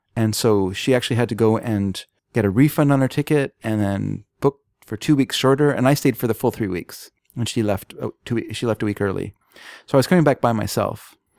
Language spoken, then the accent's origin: English; United States; now in Canada; They never want me to come in the country because I'm an American.